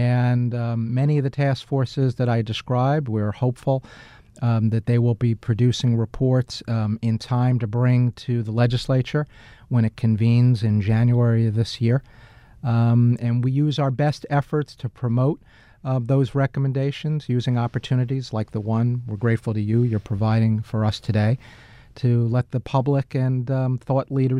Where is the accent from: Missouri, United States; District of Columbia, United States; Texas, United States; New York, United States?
New York, United States; As a New Yorker